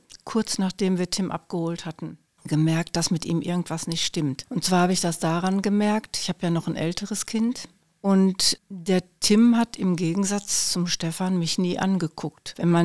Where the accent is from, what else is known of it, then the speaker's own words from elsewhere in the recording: Recklinghausen, North Rhine-Westphalia, Germany; Ich bin 74 Jahre alt und ich komme aus Recklinghausen.